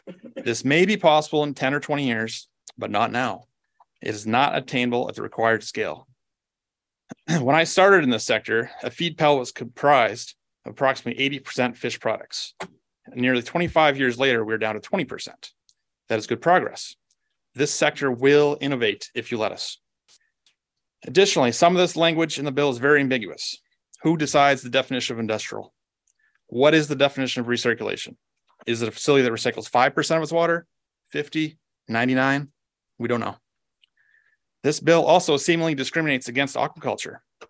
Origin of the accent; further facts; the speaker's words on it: Caribou, Maine, United States; now in Fairfield, United States; I grew up in Caribou, Arista County's covered, and a proud UMaine alum.